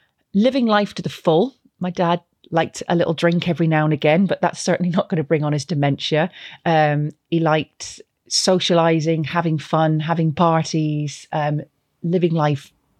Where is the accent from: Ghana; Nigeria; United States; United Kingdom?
United Kingdom; Glasgow, Scotland; growing up in Scotland and living in and around sort of Glasgow